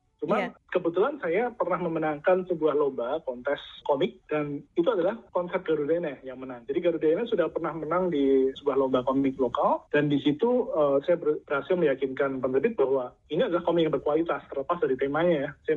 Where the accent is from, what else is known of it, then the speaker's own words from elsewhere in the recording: Java, Indonesia; saya tinggal sejak kecil di Jawa